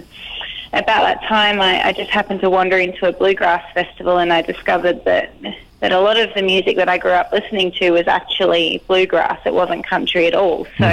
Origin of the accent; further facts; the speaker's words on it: Australia; we're from Australia, so if you want to go from one place to the other in Australia, you pretty much get in the car